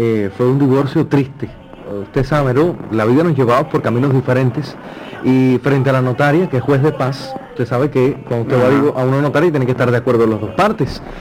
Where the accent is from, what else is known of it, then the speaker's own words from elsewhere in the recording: Vertientes, Camagüey, Cuba; De hecho, mañana voy allá a mi pueblo natal, Vertientes